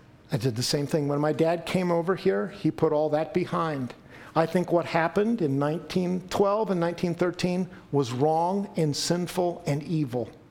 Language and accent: English; Serbia; I said, you know what? I'm Serbian.